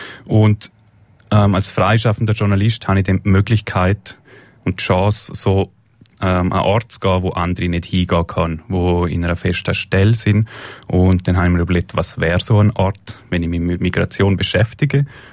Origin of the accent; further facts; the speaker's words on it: Eschen, Liechtenstein; Ich bin in Eschen aufgewachsen, habe 18 Jahre hier gewohnt.